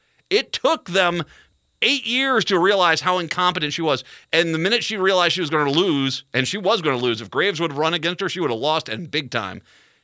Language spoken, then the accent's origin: English; New England, United States; I grew up in New England. Corned beef and cabbage, yumbo.